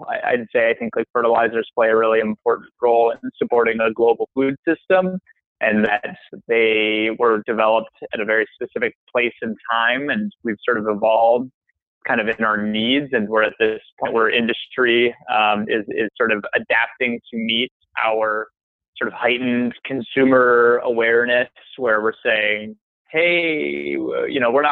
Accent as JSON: {"language": "English", "town": "Ann Arbor", "region": "Michigan", "country": "United States", "tie": "born or raised there", "said": "So I grew up in Ann Arbor mostly."}